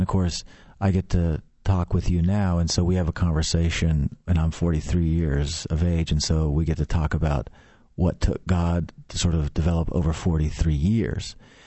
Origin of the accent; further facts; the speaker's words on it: Sacramento, California, United States; I am a product of California. I grew up in California, a nice little suburb in Sacramento, California.